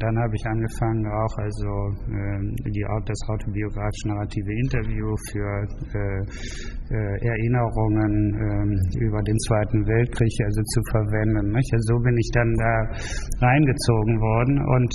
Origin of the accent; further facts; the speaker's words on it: Germany; accent: German; Nur ich wurde natürlich in England oder Amerika als Deutscher behandelt. Wenn ich den Mund aufmachte, man meinen starken deutschen Akzent hörte